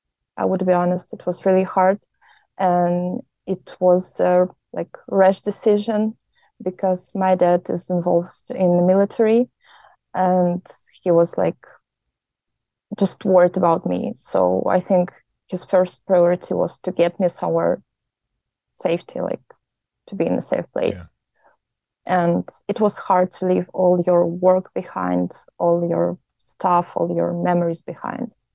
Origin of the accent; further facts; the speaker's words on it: Odesa, Odesa Oblast, Ukraine; Originally, I'm from Odessa, Ukraine. It's a beautiful city near the sea, and right now my family is back in Ukraine. I'm here all alone